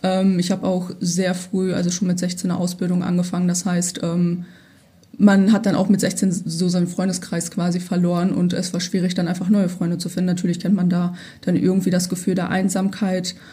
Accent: Gelsenkirchen, North Rhine-Westphalia, Germany; Ich bin 23, geboren und aufgewachsen in Gelsenkirchen.

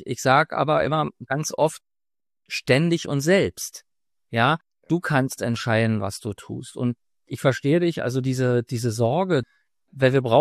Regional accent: Berlin, Germany; wenn man Berliner ist und groß geworden ist in der Stadt, eben auch sieht, da haben sich Dinge verändert

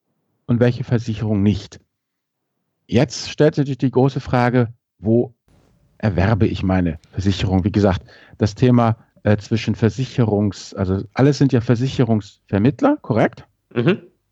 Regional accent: Rhineland, Germany; Und ich bin ja als Rheinländer

